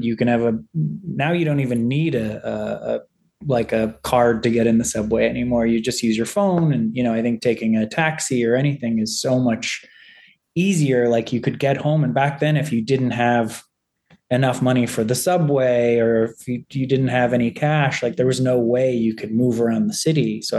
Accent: New York City, New York, United States; I grew up in New York City, and it really just gives me this nostalgic throwback to the city that I grew up in.

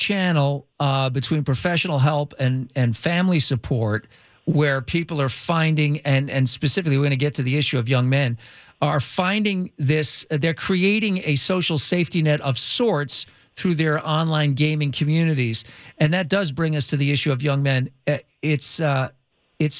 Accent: East Coast, United States; because I live out here and I grew up on the East Coast

